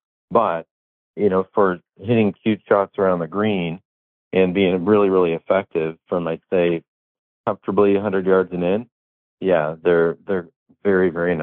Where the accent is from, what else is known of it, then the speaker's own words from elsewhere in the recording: Canada; I grew up around George Knudsen in Canada.